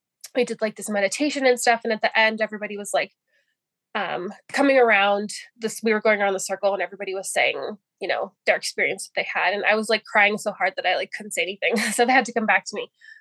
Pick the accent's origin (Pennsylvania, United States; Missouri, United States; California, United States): California, United States; moved away as an adult; now in Canada; So like I mentioned earlier, I'm American and I moved to Canada with my husband. We met when he went to college in California, where I lived and grew up my whole life.